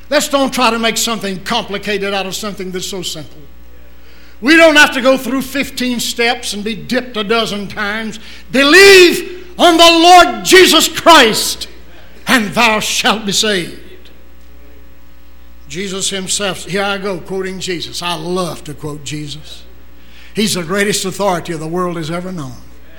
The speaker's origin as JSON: {"language": "English", "town": "Danville", "region": "Virginia", "country": "United States", "tie": "born or raised there", "said": "in 1927, Dr. M.F. Ham conducted a revival in my hometown, Danville, Virginia."}